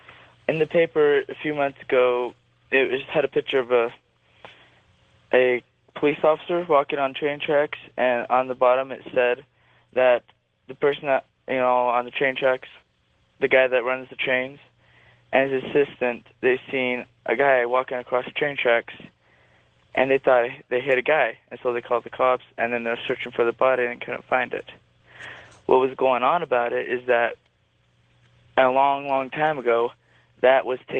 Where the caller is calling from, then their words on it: Utah, United States; I'm calling from Utah.